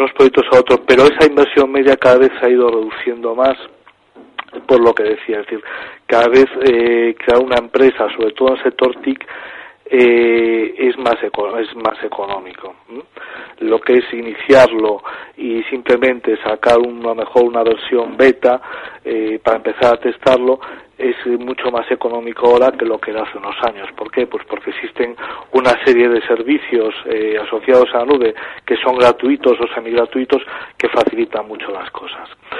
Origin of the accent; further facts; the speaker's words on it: Galicia, Spain; Aquí en mi tierra, en Galicia